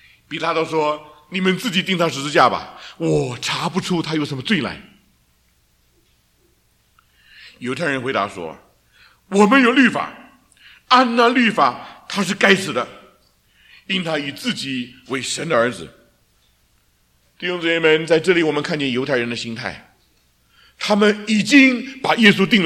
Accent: China; 其实我们中国人也有这样观念，我们中国人皇帝叫什么？

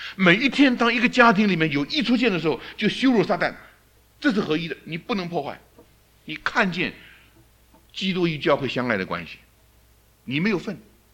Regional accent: China; 尤其东方的父母，尤其我们中国人常常犯这个问题。

